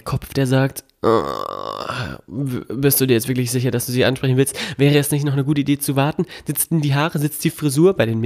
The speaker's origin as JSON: {"language": "German", "town": "Melle", "region": "Lower Saxony", "country": "Germany", "tie": "born or raised there", "said": "Meine Heimatstadt Melle, da wo ich herkomme, da wo meine Eltern auch leben, hat mir nicht gereicht."}